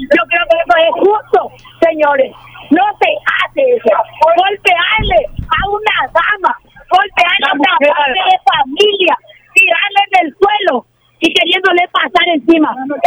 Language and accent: Spanish; Paraguay; Somos paraguayos, así como vos.